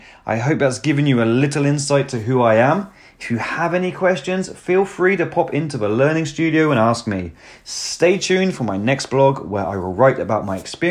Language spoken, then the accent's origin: English; England, United Kingdom; also born or lived in London / Norfolk; I am from England. I grew up bouncing around the UK from place to place due to my parents serving in the Royal Air Force, but I spent the majority of my time between two areas, the well-known bustling capital of London to the not-so-well-known slower-paced countryside of Norfolk.